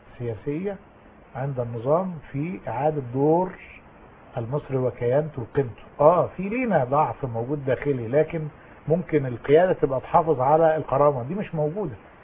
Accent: Egypt; احنا مصريين

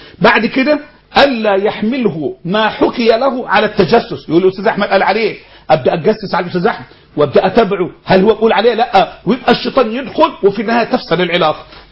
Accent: Egypt

